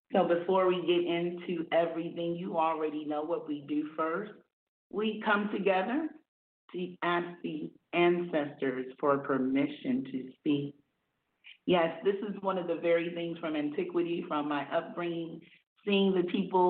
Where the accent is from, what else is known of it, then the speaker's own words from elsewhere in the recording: South Carolina, United States; I'm from South Carolina, born and bred.